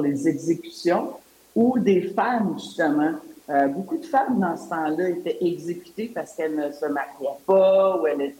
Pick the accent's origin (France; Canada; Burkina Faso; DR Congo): Canada; Montreal, Quebec; en tant que Montréalaise, québécoise, puis aussi membre de la communauté de LGBTQ+